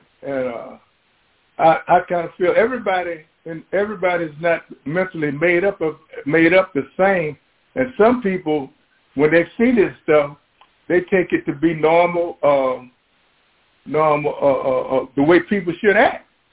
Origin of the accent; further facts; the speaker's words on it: Houston, Texas, United States; From the Houston area.